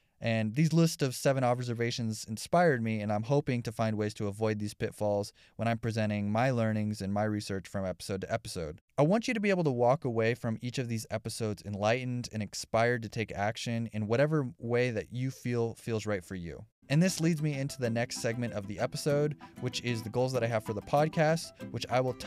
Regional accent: Simi Valley, California, United States; I was born and raised in Greater Los Angeles. I grew up in Simi Valley in Ventura County, just outside the LA County lines.

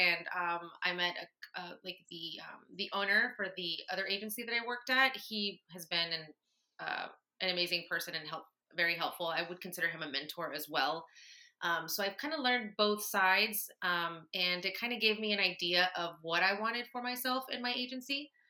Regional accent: Lakeland, Florida, United States; I was raised here in Lakeland, so I've always been around these people.

